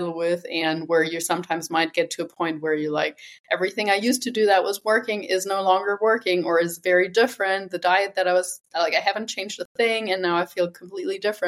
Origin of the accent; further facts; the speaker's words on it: Germany; English is a second language; moved away as an adult; also born or lived in New Zealand; I'm originally from Germany. I haven't actually lived there since 2009. I moved to New Zealand for about 10 years and have been digital nomading, so to speak, for the last 6 years, traveling around the globe and working remotely.